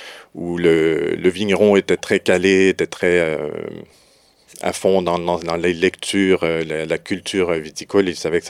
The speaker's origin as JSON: {"language": "French", "town": "Montreal", "region": "Quebec", "country": "Canada", "tie": "born or raised there", "accent": "Quebec", "said": "Voilà, oui, je suis Montréalais d'origine."}